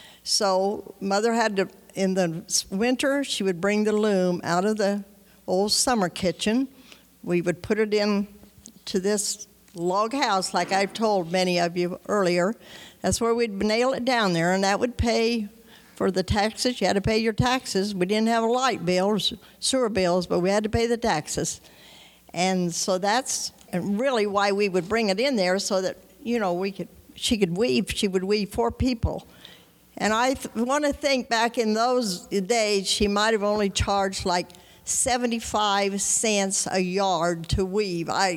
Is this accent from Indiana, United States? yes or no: yes; Indiana, United States; I'm from Jackson County, Indiana now, which is a Brownstown address. I was raised in Bartholomew County, which is north of Jackson County, lays next to it